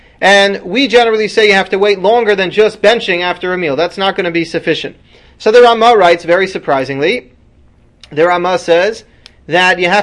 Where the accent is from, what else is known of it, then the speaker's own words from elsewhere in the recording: Washington Heights, New York, United States; So I grew up in Washington Heights, so the German community waits 3 hours.